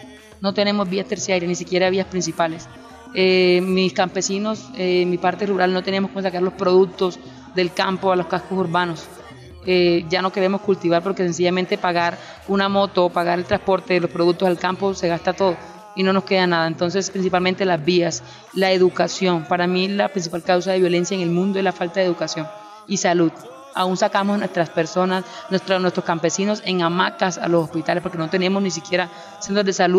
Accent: Sincelejo, Sucre, Colombia; born there; Yo nací en Sincelejo Sucre y por temas de violencia. Y volví muy joven, de los 2 añitos, prácticamente una bebé.

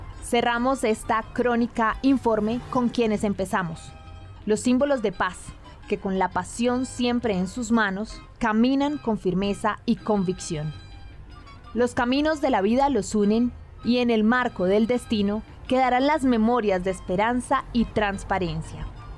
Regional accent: Colombia; Mi invitación, como una colombiana más, es a que aportemos paz desde nuestros entornos

